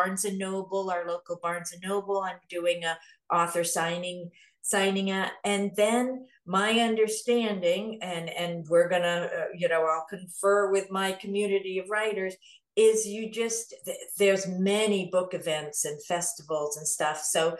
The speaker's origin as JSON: {"language": "English", "town": "Hebron", "country": "United States", "tie": "born or raised there", "said": "a local little cafe bakery here in my town of Hebron. So I'm going to launch it into the world in my hometown."}